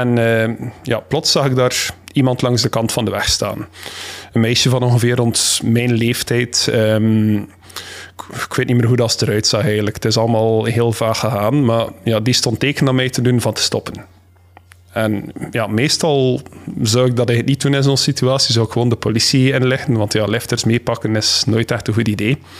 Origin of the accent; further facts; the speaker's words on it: Beernem, Flanders, Belgium; je kent de streek waar ik ben opgegroeid, Beernem.